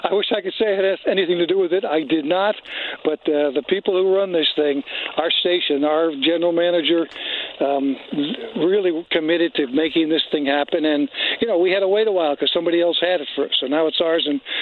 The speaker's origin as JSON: {"language": "English", "town": "Troy", "region": "New York", "country": "United States", "said": "No, I'm from New York. That's why, you know, Yankees and Troy, New York"}